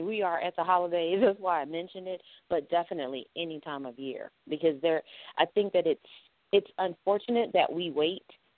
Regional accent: North Carolina, United States; I'm originally from North Carolina, so you definitely get that perspective.

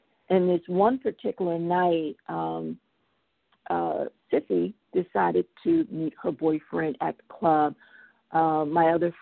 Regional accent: Connecticut, United States; you know I'm from the Connecticut area

